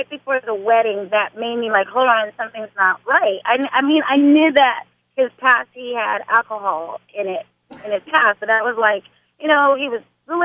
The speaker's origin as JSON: {"language": "English", "region": "Hawaii", "country": "United States", "tie": "born or raised there", "also_born_or_lived": "Germany", "said": "I was raised in Hawaii and born in Germany."}